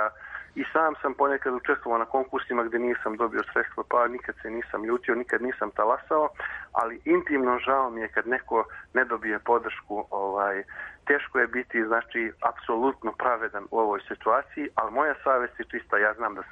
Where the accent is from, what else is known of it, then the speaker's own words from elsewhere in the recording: Novi Pazar, Šumadija and Western Serbia, Serbia; Evo, na primjer, ja dolazim iz Novog Pazara